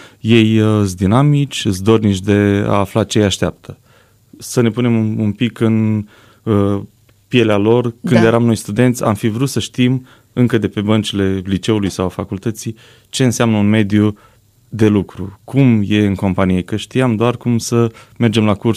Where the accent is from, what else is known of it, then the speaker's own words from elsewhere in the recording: Iași, Iași County, Romania; now in Cluj-Napoca, Romania; Iașul e orașul meu de suflet, eu sunt ieșean mutat la Cluj